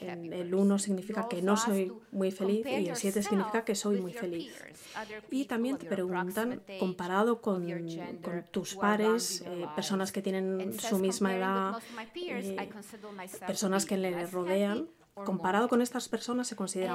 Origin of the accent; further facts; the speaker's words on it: Split, Split-Dalmatia County, Croatia; Esta es mi ciudad natal, ese Split en Croacia.